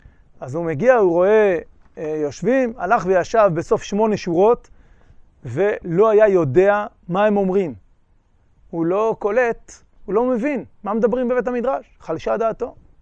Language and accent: Hebrew; Northern District, Israel; אני גדלתי ברמת הגולן, במושב ברמת הגולן, והיה שם מתיחות מול סוריה, הרבה יותר מאשר היום